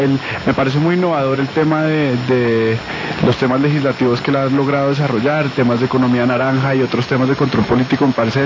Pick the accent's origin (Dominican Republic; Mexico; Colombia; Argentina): Colombia; nos caracteriza como colombianos